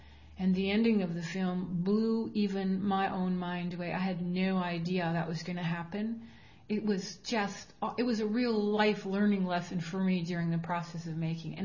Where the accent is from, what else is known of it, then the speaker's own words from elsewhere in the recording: Vancouver, British Columbia, Canada; I'm Canadian.